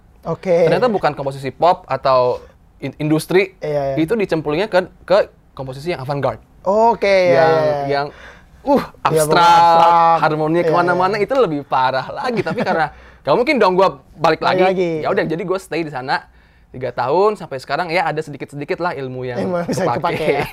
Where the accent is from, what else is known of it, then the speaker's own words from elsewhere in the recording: Medan, North Sumatra, Indonesia; Bukan, saya asli orang Medan gitu.